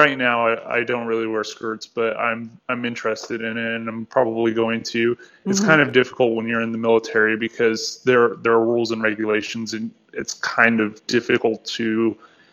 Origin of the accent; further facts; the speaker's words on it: Texas, United States; So whenever I was growing up, I was growing up in Texas, and it was very, very difficult to be any kind of anything other than heterosexual in Texas.